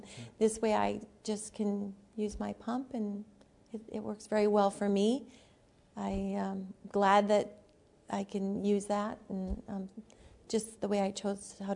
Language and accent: English; Milwaukee, Wisconsin, United States; Milwaukee. I was born and raised in Milwaukee.